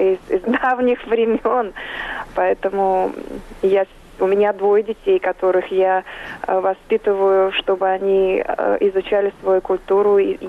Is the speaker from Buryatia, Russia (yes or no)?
yes; Ulan-Ude, Buryatia, Russia; я этот фильм снимала у себя на родине, в Бурятии, на Байкале, в Улан-Удэ, в своем городе, где я родилась и выросла.